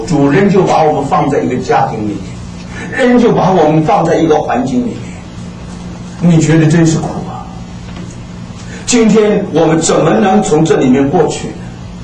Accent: China; also born or lived in Brazil; now in United States; 我们中国人不知道为什么也许在座的有的弟兄姊妹不是很困难，但是对我来讲是很困难。我虽然在巴西20年，我还是没有学会吃乳酪，到了美国还是不会。

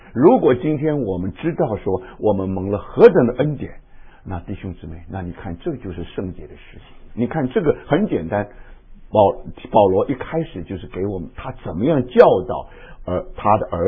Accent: China; 因为我不是日本人嘛，我是中国人嘛

